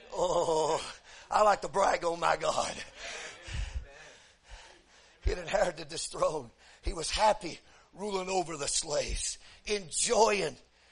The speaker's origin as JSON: {"language": "English", "region": "Tennessee", "country": "United States", "said": "I know I'm butchering these names, but hey, I'm from Tennessee, you know."}